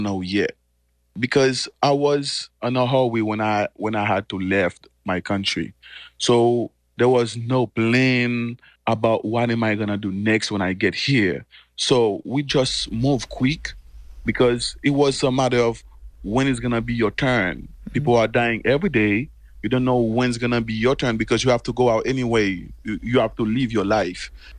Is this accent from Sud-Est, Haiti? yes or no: no; Port-au-Prince, Ouest, Haiti; moved away as an adult; I was born in Port-au-Prince. My whole life was in Port-au-Prince.